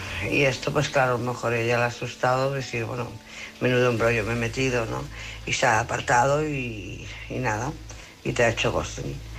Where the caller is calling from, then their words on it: Barcelona, Catalonia, Spain; de Barcelona.